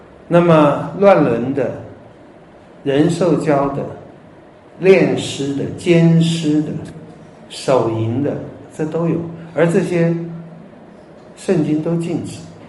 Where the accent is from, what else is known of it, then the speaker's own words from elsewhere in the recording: China; 你们看很多的解经书可能会讲到说，抓奸要抓双，而不是说解经书会这样讲，我们中国人也会这样讲。